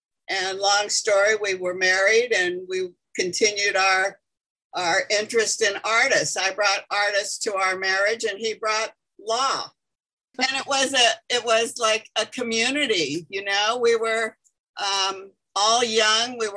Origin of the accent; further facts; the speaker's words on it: Los Angeles, California, United States; I'm an Armenian girl born and raised in Los Angeles. My family came to California. My grandparents came to California and started a life in Los Angeles.